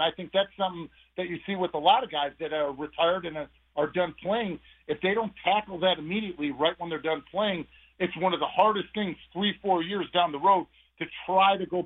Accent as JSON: {"language": "English", "town": "Chicago", "region": "Illinois", "country": "United States", "tie": "born or raised there", "said": "I always love talking to the people back home in my hometown of Chicago, as always."}